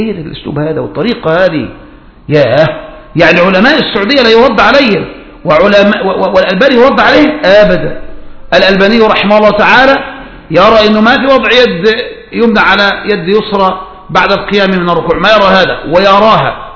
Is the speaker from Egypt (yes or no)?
yes; Egypt; لا سيما في بلدنا مصر